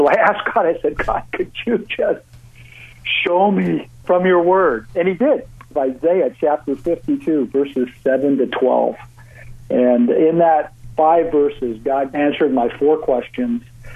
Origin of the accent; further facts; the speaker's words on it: Canada; And also, I'm a Canadian citizen.